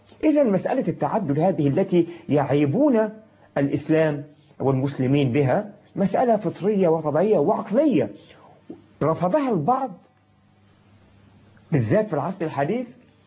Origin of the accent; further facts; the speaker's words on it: Egypt; إحنا عندنا في مصر 49% نساء